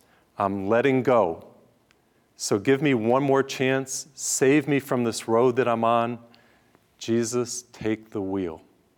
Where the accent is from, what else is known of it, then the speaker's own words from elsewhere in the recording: New England, United States; I grew up in New England, and of course the seasons change.